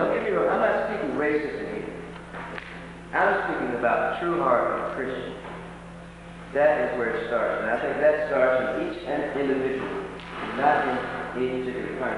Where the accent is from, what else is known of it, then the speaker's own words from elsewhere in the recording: Alabama, United States; I was raised in Alabama, in rural Alabama, during the days of George Wallace.